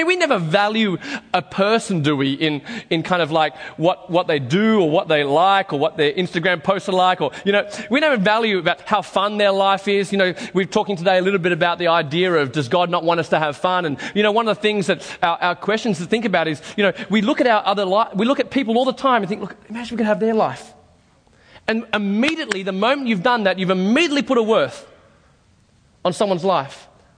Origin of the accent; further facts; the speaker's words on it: Australia; Where are you from? I said, Australia. Oh, I like people from Australia, my favorite people.